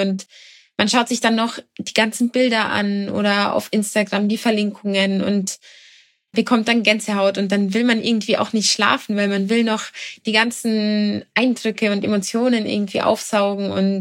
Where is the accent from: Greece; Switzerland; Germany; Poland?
Germany; Eichstätt, Bavaria; da fährt jetzt eine Eichstätterin